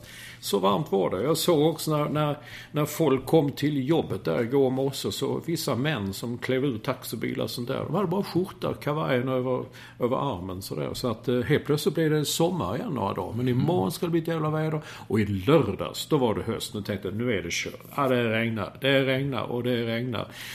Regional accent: Malmö, Skåne, Sweden; du och jag är ju födda och uppvuxna i Malmö

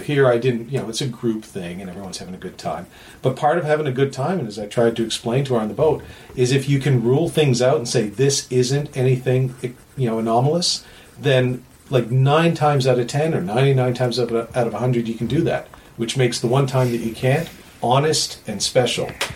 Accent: Canada; I was being Canadian. I was being as polite as I could.

